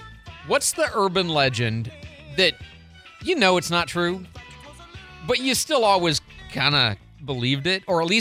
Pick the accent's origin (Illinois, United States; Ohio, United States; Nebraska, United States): Illinois, United States; Chicago; and that one was especially problematic because I grew up in Chicago.